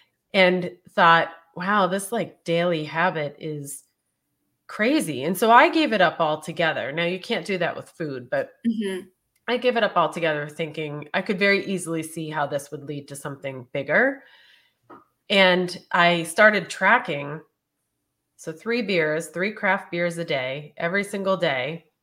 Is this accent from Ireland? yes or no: yes; Ireland; But having 3 beers a night as an Irish person, first of all, is like nothing.